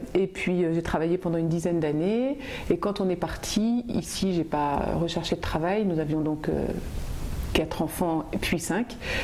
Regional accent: Paris, Île-de-France, France; now in Orléans, France; on est de Paris et voilà, il a été muté à Orléans.

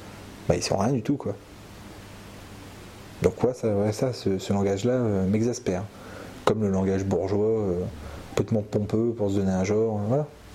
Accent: France; mais moi je suis français

